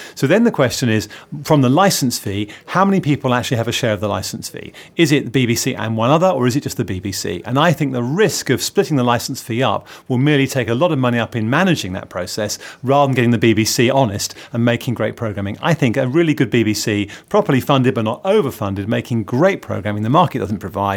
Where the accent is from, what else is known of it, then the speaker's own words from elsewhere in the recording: Boston, Massachusetts, United States; I'm from Boston anyway.